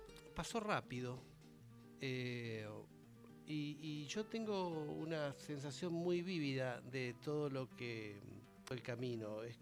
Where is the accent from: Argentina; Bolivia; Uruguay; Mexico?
Argentina; Buenos Aires; now in Castelar, Argentina; Yo nací en Mataderos, soy porteño.